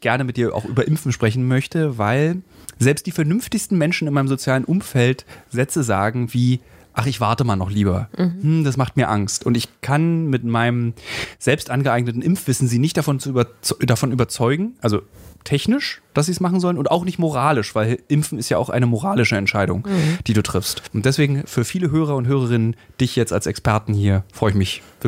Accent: Berlin, Germany; Ich mag den aber als Berliner sehr, weil ich als Berliner gucke den Sender

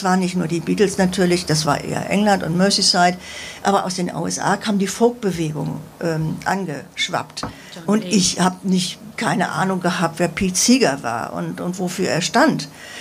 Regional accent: Osnabrück, Lower Saxony, Germany; Also ich bin der gleiche Jahrgang wie Gerd Held, 1951. Und ich komme auch aus Osnabrück.

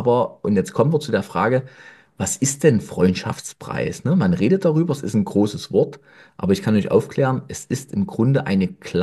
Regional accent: Nossen, Saxony, Germany; in so einer kleinen Stadt wie ich bin in Nossen groß geworden als Friseur mit 6000 Einwohnern

